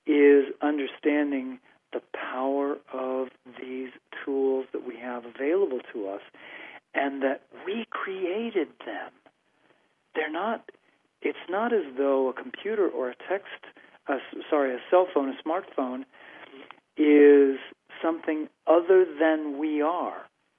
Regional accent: Midwest, United States; I'm just a regular kid. I grew up in the Midwest.

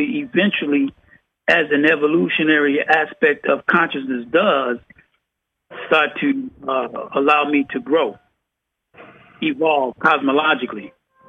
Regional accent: Chicago, Illinois, United States; So, you know, growing up in the ghettos, growing up in the projects, growing up in Southside Chicago, all of this kind of stuff, that there's a certain type of energy, right?

